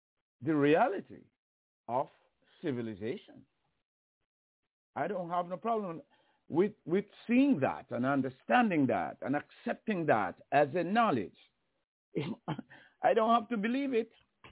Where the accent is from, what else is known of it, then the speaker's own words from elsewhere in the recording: Jamaica; I saw very little violence between people where I grew up in Jamaica.